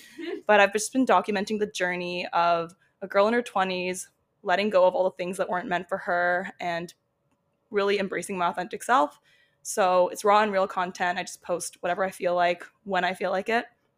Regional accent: Toronto, Ontario, Canada; So I'm from Toronto, was born and raised just outside the city. Been living downtown now for about 3.5 years almost.

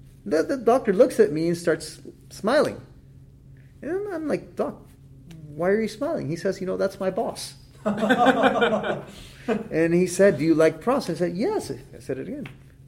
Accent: Nicaragua; English is a second language; So I'm originally from Nicaragua, so I was trained in Nicaragua in a private dental school

